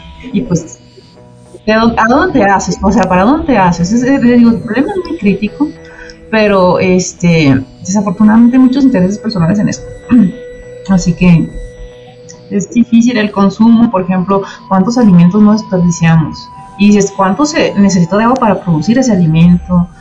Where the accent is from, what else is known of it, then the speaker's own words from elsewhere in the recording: Sinaloa, Mexico; De hecho, yo soy de Sinaloa y hay una región que le dicen el Valle de la Muerte, cerca ahí de Ahome Mochis, que está cerca de Sonora.